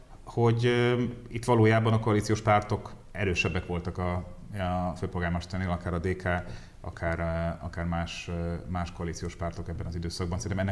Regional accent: Budapest, Hungary; de azért nekem minden szál Budapesthez köt, itt születtem, itt éltem világéletemben.

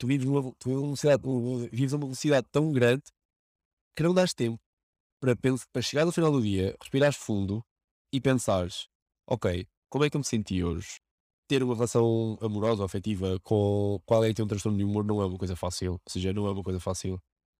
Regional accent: Lisbon, Portugal; venho de Lisboa

